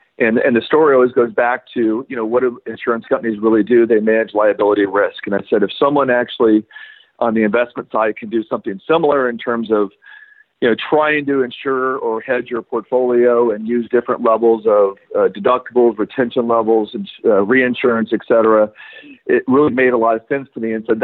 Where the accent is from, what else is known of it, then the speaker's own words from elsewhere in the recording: Texas, United States; now in Durango, United States; And I grew up in West Texas.